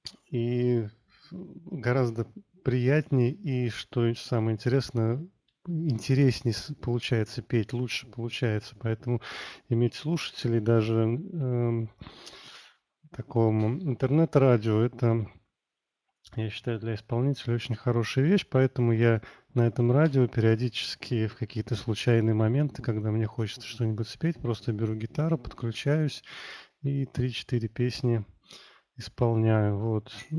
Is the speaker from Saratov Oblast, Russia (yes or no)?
yes; Saratov, Saratov Oblast, Russia; Это песня о моем родном городе Саратове частично.